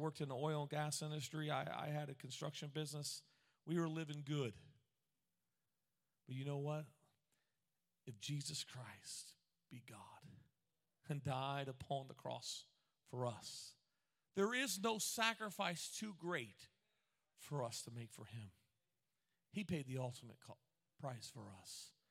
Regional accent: Grove City, United States; I grew up in Grove City, and I would joke all the time. I make fun of Grove City because I'm from Grove City, and I'm allowed to make fun of it.

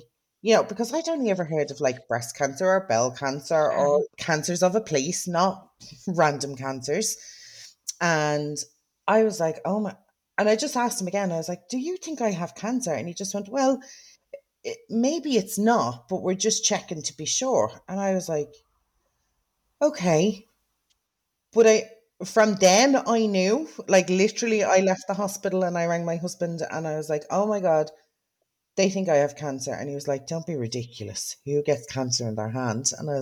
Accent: Dublin, Leinster, Ireland; now in County Meath, Ireland; I don't live in Dublin. I'm from Dublin, but I don't live there. So I live on like in County Meath, which is probably half an hour outside of Dublin.

